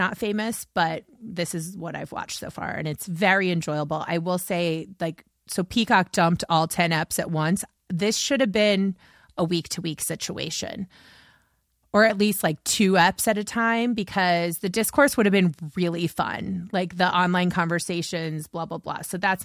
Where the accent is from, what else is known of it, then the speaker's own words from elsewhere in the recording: Indianapolis, Indiana, United States; But I am from Indianapolis, so I know the Lyndike family.